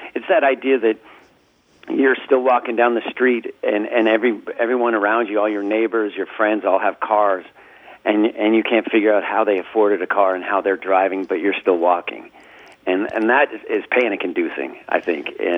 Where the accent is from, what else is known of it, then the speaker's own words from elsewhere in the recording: Reno, Nevada, United States; now in Portland, United States; even my hometown of Reno. The housing prices are so out of whack with minimum wage increases, and so now that I've lived in Portland for 25 years